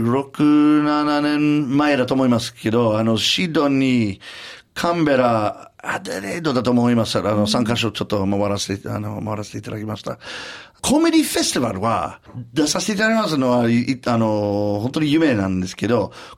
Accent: Canada; 私カナダ人だけど

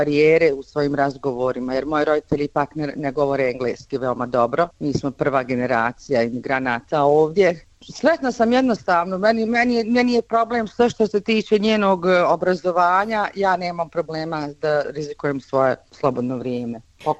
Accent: Bosnia & Herzegovina; now in Australia; jer mi smo ponosni Bosanci i mislim da je ponos jednostavno govoriti svoj jezik daleko od matice države.

